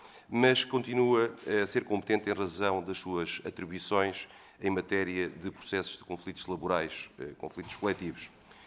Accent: Setúbal, Portugal; acompanho com muita atenção tudo aquilo que tem a ver com a região de Setúbal, de onde sou natural e onde resido

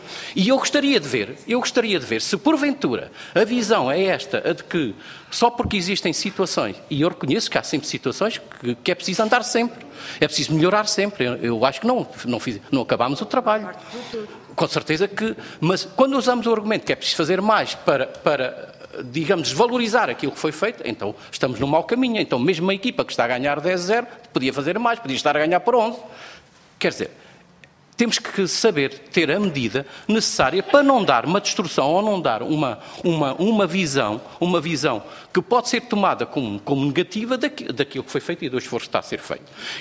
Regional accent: Portugal; born or raised there

